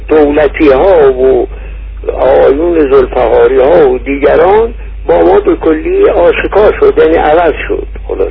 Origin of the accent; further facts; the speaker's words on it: Tehran, Tehran Province, Iran; من در تهران متولد شدم و در تهران هم بزرگ شدم.